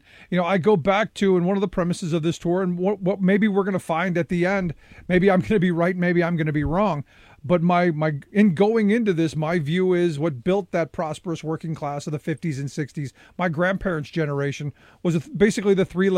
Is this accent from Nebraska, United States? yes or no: no; Cleveland, Ohio, United States; Look, I grew up in Cleveland, and the same mm-hmm. could have been said about Cleveland